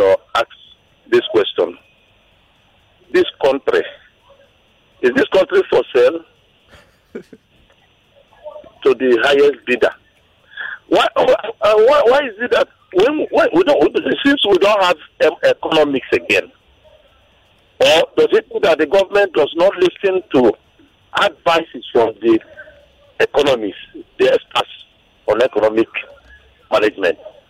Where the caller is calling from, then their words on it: Alaba, Lagos, Nigeria; I'm calling from Alaba.